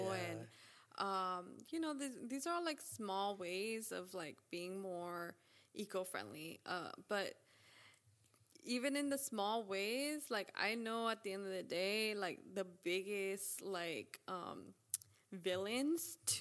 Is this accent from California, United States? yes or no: yes; Van Nuys, California, United States; But I grew up in Van Nuys, and so I moved to East L.A. When I was 20, when I started going to Cal State L.A., and I never moved back.